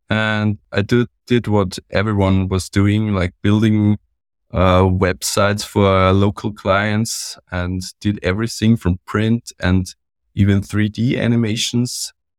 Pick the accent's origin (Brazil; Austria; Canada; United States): Austria; English is a second language; from Austria.